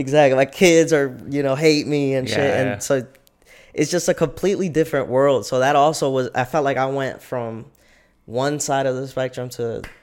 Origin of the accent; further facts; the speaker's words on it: El Paso, Texas, United States; also born or lived in Puerto Rico; being from Puerto Rico, and then growing up in El Paso for like most of my life